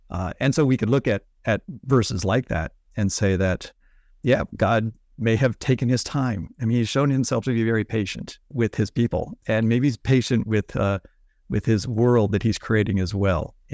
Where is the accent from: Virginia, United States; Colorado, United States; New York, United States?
Colorado, United States; I'm a preacher's kid, and I grew up in Western Colorado.